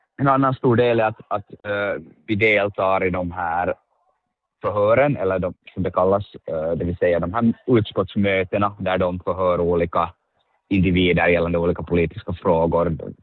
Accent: Finland; när jag sa att jag är från Finland, så frågade att hör jag till den finskspråkiga eller svenskspråkiga delen av Finland.

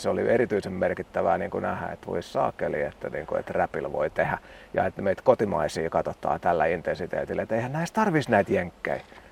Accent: Lahti, Päijänne Tavastia, Finland; se oli sitten vielä vanhoilla kotikulmilla

